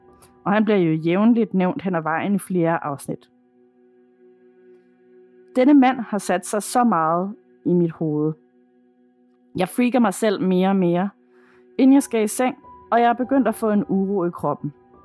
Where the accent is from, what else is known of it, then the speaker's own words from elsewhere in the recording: Thailand; now in Denmark; Jeg er nemlig opvokset med det på grund af min buddhistiske mor. Vi er nemlig fra Thailand